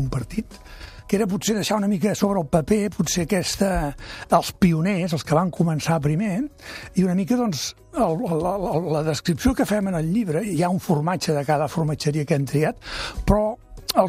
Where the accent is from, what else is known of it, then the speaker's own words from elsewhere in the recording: Terrassa, Catalonia, Spain; born there; Jo sóc nascut a Terrassa, havia estudiat capacitació agrària.